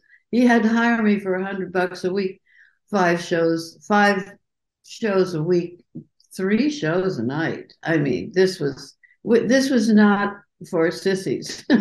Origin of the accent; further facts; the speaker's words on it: Colorado, United States; When I was growing up in Colorado